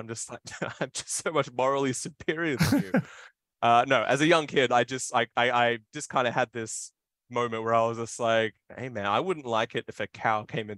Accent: Australia; I don't think I'm very Australian in a lot of ways

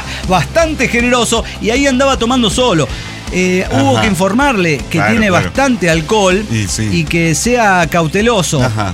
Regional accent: Córdoba, Argentina; soy un desintegrado de Córdoba capital, más de en Argentina, culiao, más precisamente un culiao de Córdoba, hincha del Club Atlético Belgrano.

